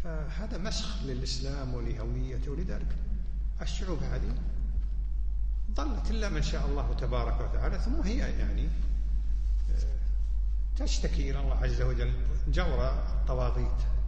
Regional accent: Kuwait; عندنا في الكويت أيضا يقولون العيد الوطني

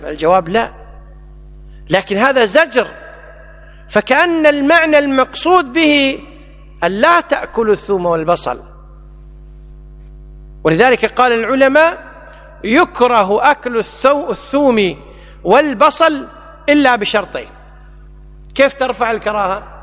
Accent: Kuwait; احنا عندنا بالكويت

